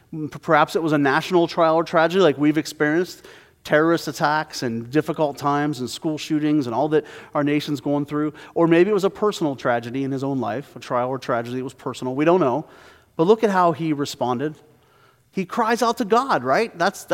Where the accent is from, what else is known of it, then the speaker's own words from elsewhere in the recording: Pennsylvania, United States; We would travel the 20 miles from my hometown in Pennsylvania to our family cemetery, and we would decorate the gravestones.